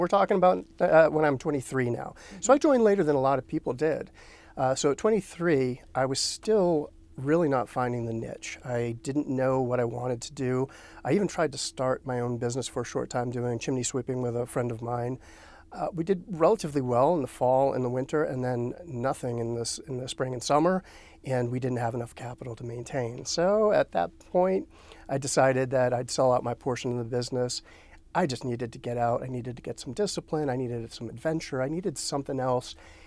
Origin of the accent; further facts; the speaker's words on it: Natick, Massachusetts, United States; Growing up in Natick, I think it was a foundation of who I became.